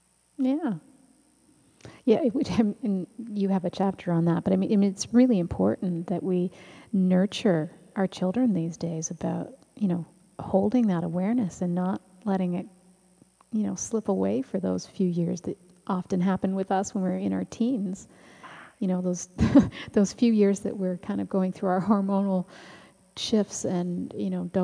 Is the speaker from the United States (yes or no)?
no; Owen Sound, Ontario, Canada; now in Toronto, Canada; I grew up in Owen Sound, but I'm in Toronto.